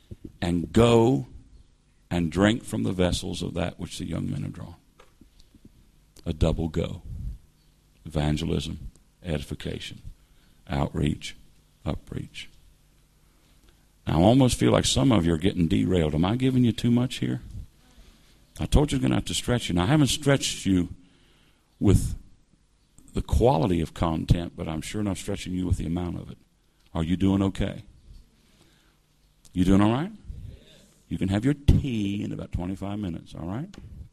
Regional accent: West Virginia, United States; And I grew up in West Virginia, hillbilly country, the eastern part of the U.S.

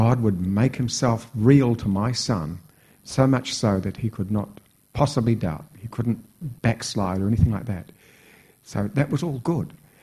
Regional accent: Auckland, New Zealand; from Auckland, the Mount Albert chapter.

